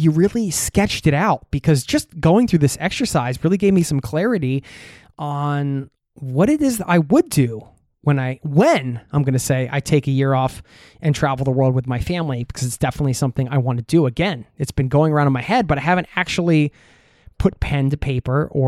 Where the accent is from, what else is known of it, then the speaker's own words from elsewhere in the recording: Norway; English is a second language; I could spend time in my home country, meet some friends along the way, and just chill. So right there, I've already racked up 5 months. Anyway, I'd spent a month back in Norway recuperating and visiting family here